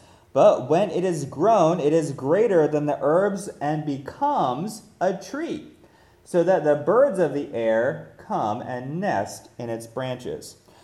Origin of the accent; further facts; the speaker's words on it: South Carolina, United States; I'm from South Carolina, and we love our, as you can tell from the tie, and we love our mustard-based barbecue sauce.